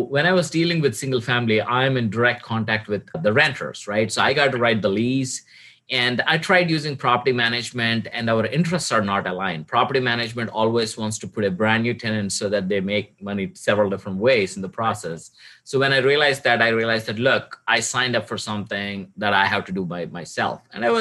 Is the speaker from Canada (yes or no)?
no; India; moved away as an adult; now in United States; So I'm originally from India, came to the United States in 2002 to pursue my master's in electrical engineering at University of Alabama, Huntsville, the Rocket City.